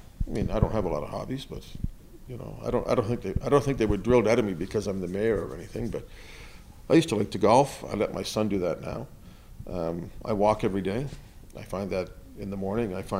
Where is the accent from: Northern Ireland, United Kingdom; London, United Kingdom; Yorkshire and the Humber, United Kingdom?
Northern Ireland, United Kingdom; Belfast; now in Canada; the mayor of Belfast, my hometown in Northern Ireland.